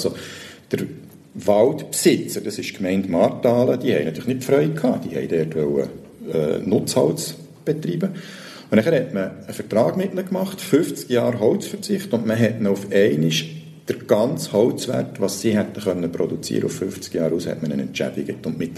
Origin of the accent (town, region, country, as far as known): Switzerland